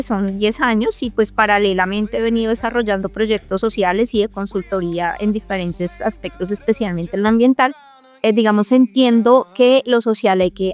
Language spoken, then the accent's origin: Spanish; Bogotá, Colombia; also born or lived in Boyacá; mis abuelos maternos, que eran de Boyacá. Y básicamente crecí entre Boyacá y Bogotá